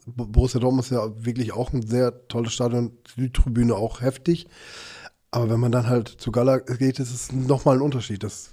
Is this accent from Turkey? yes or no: yes; Trabzon Province, Turkey; Wir kommen ja auch aus der Region Trabzon.